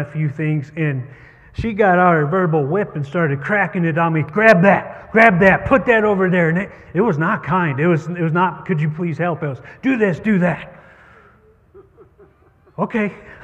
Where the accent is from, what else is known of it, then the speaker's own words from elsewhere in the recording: Ohio, United States; also born or lived in Chicago; of you know Carolyn and I grew up in Ohio, but we lived in Chicago for a time.